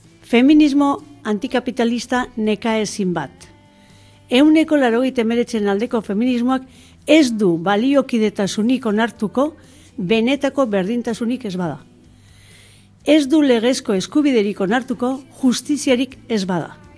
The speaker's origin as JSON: {"language": "Basque", "region": "Basque Country", "country": "Spain", "said": "Emakume euskalduna naizen aldetik, pentsatzen dut oraindik ez dugula formulatu era egokian feminismo horrek estaturik gabeko nazioek behar duten errekonozimendua."}